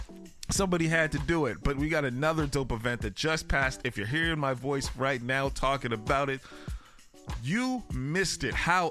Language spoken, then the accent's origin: English; Toronto, Ontario, Canada; I'm from Toronto. We talked about this. The jig is up, you guys know. However, I did my education in French over here, so I get jiggy with the French as well.